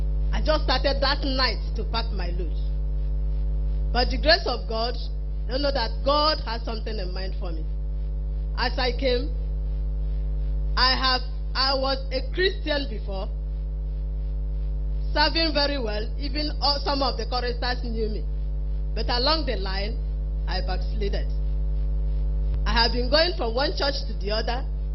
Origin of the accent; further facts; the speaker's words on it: Umuahia, Abia, Nigeria; I'm from Timber Branch in Umuahia region.